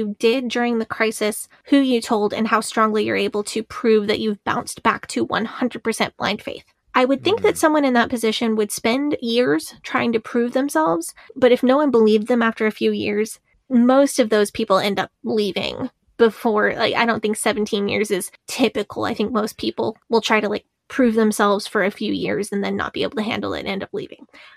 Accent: Southern United States, United States; I'm from the South and from the Baptists. I know about Jeff Foxworthy.

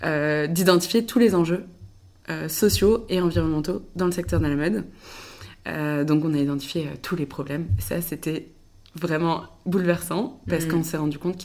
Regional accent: Le Mans, Pays de la Loire, France; also born or lived in Paris / Angers / Toulouse; Moi, je suis née à Paris, mais non, je suis après partie avec ma famille, on est parti au Mans. Donc j'ai fait une grande partie de mon enfance au Mans. J'ai fait mon lycée à Angers

